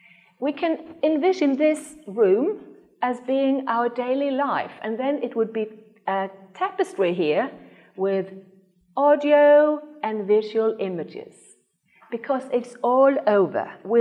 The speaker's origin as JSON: {"language": "English", "country": "Norway", "second_language": "English", "said": "Not that we come from Norway and as if we have all the answers."}